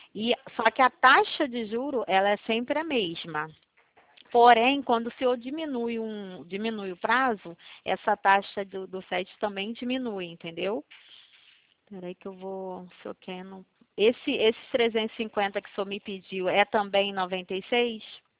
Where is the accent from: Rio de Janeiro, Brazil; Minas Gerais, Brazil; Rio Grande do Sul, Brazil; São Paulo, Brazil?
Rio de Janeiro, Brazil; Araruama; Eu sou do Rio, mas eu sou conterrânea de Araruama.